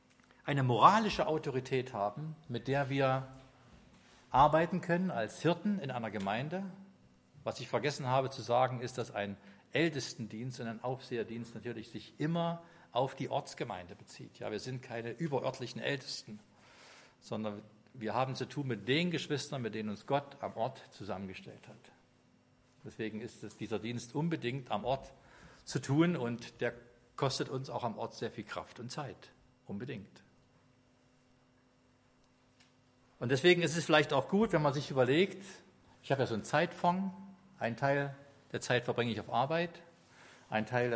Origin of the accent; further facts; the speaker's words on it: Leipzig, Saxony, Germany; Ich bin ja in einer ganz kleinen Versammlung groß geworden in Leipzig.